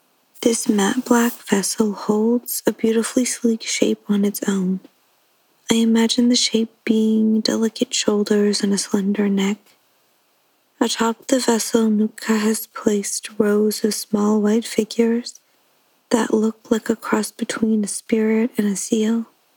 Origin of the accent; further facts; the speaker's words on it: Quebec, Canada; also born or lived in Montreal, Canada; I'm from Inuktitut, Nunavik, but I spent most of my time in Jojoge, also known as Montreal, Quebec.